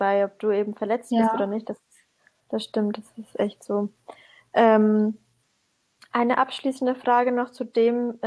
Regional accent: Syria; wenn ich erzähle, ich bin aus Syrien

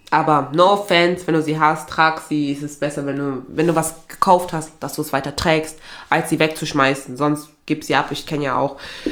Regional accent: Aachen, North Rhine-Westphalia, Germany; also ich komme ja eigentlich aus Aachen.

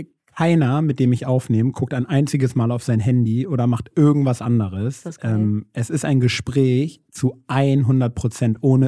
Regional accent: Hamburg, Germany; Ich bin ja in Hamburg groß geworden.

